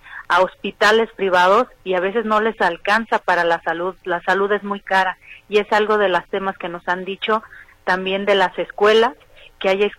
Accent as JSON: {"language": "Spanish", "town": "Tlaquepaque", "region": "Jalisco", "country": "Mexico", "said": "afortunadamente nosotros somos ahí de Tlaquepaque, hemos caminado, conocemos el municipio"}